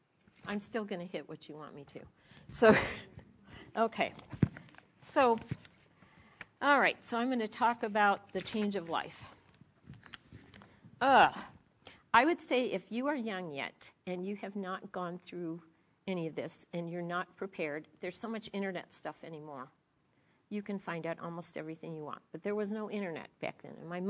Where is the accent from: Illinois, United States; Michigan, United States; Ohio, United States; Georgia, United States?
Illinois, United States; Chicago; I thought I was going to teach all these people stuff because I was from Chicago.